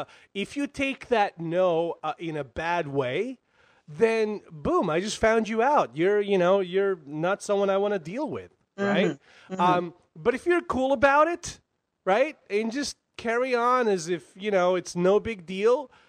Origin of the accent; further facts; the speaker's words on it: Bosnia & Herzegovina; Yeah, from like way back, like when I was in Bosnia, I was there during the war. I was born and raised in Bosnia. So I was there in the early 90s during the war.